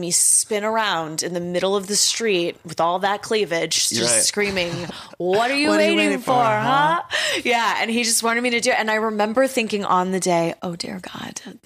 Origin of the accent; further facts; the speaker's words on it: Texas, United States; I'm from Texas and very new to things. I think 15 years old when we did that movie, 14 or 15.